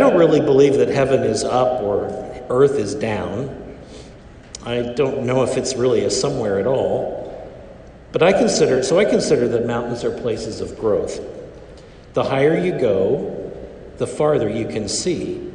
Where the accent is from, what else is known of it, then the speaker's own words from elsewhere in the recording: Kansas, United States; now in East Coast, United States; Well, since I'm from Kansas, I consider mountains pretty amazing.